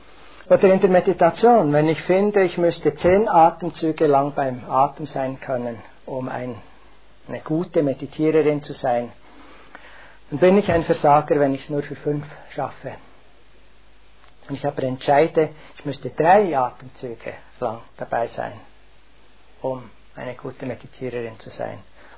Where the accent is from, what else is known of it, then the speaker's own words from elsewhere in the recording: Bern, Switzerland; Das sind 2 Zeitungen in Bern, wo ich herkomme.